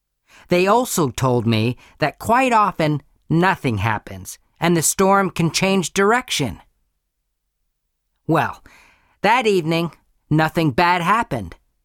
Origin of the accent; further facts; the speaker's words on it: Wheaton, Illinois, United States; I come from Wheaton, Illinois.